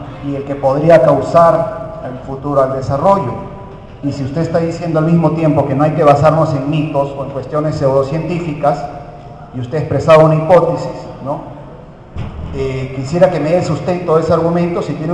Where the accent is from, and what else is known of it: Peru